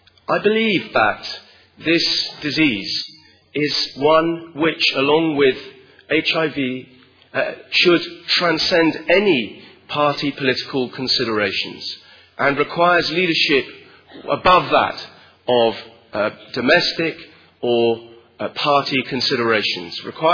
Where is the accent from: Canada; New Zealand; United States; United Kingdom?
United Kingdom; the commitment that we have as British parliamentarians to raise the profile of this issue back at home